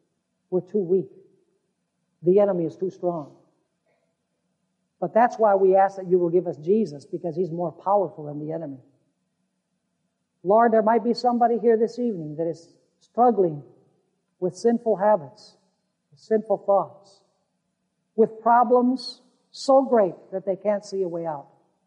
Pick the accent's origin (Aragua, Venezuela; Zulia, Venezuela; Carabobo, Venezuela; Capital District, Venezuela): Capital District, Venezuela; Caracas; when I was growing up in Caracas, Venezuela.